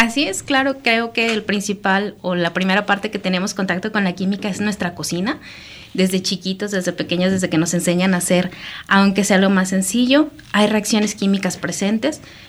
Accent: Mexico; nosotros, verdaderos mexicanos y poniendo nuestra raíz del maíz presente

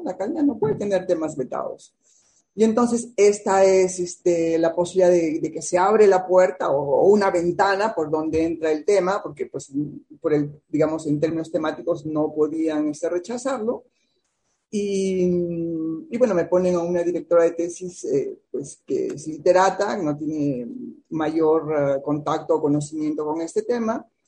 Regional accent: Peru; moved away as an adult; now in Mexico; Pues yo soy peruana de origen y soy naturalizada mexicana. Llevo en México 33 años. Vine a México a estudiar una maestría en Flaxo. Vine por 2 años.

